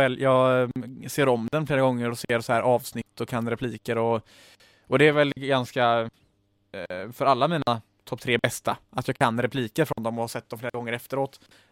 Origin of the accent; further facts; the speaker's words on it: Uddevalla, Västra Götaland County, Sweden; när jag bodde hemma i Uddevalla, så bodde jag en mil från skolan